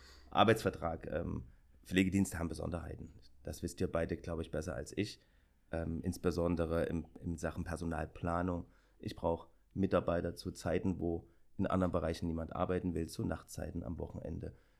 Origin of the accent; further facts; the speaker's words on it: Weimar, Thuringia, Germany; Ich komme aus Weimar, bin Anwalt mit mehreren Kollegen